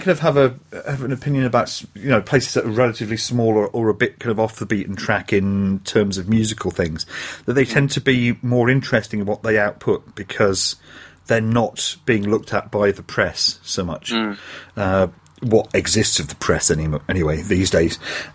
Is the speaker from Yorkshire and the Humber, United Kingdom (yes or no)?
no; Dundee, Scotland, United Kingdom; when I moved away from Dundee, I was kind of at that point because Dundee only has 120,000 people. I think it's actually gone up a little bit, so I think it's more about 130 now. So it's fairly small